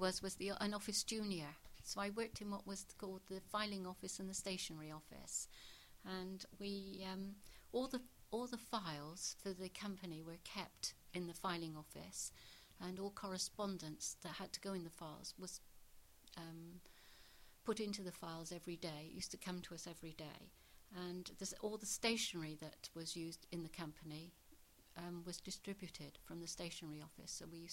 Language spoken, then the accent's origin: English; Gloucester, South West England, United Kingdom; I'm from Gloucester. Originally, I lived at Churchdown